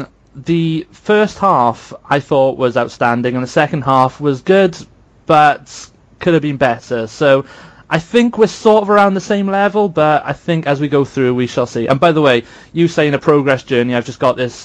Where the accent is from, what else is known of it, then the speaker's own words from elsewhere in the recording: United Kingdom; So we're going to break from tradition because we are British and we do things our own way.